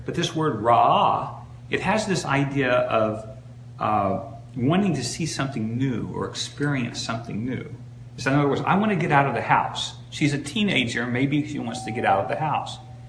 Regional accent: Indiana, United States; I grew up in Indiana, we have a proverb there: you plant corn, you get corn.

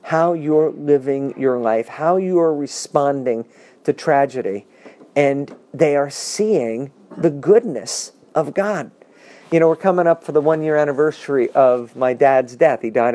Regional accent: New York, United States; now in Illinois, United States; I'm a New Yorker. I was living in Illinois, and Illinoisans are just not as aggressive as we New Yorkers.

